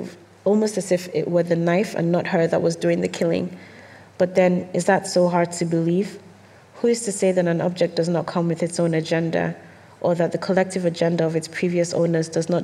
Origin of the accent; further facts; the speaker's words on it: Nigeria; I'm Nigerian